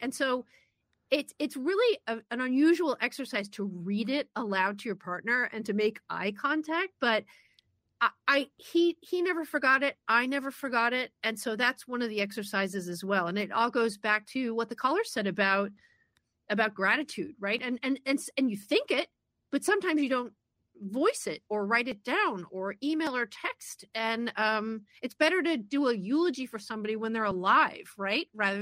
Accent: Cleveland, Ohio, United States; when I was growing up in Cleveland

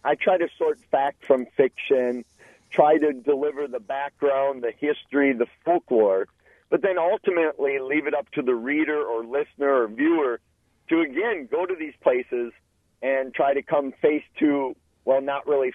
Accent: Eau Claire, Wisconsin, United States; Well, I blame it on Wisconsin. I grew up in Eau Claire, which is not too far from Elmwood, Wisconsin

